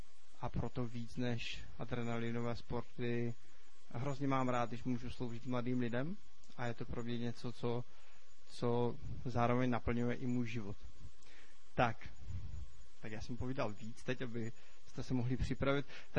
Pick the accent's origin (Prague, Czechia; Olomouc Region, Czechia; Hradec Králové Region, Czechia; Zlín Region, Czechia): Zlín Region, Czechia; Vsetín; jsem ze Vsetína, z křesťanského sboru